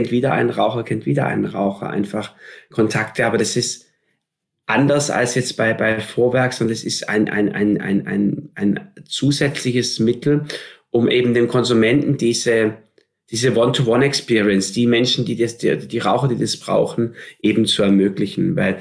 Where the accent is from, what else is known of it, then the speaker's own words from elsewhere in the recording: Stuttgart, Baden-Württemberg, Germany; Ich bin gebürtiger Stuttgarter im Schwabenland, auf dem Land.